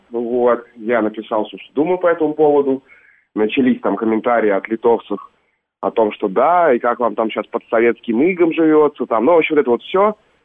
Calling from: Kaliningrad Oblast, Russia; мне 28 лет, и так получается, что я сейчас звоню вам с Куршской косы.

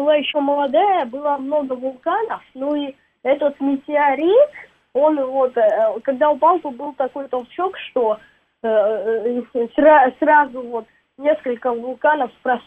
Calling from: Moscow, Russia; из Москвы.

